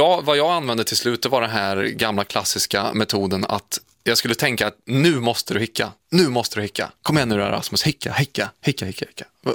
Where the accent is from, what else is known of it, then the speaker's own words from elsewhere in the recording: Värmland, Sweden; jag är ju från Värmland och i skogen där är det så mörkt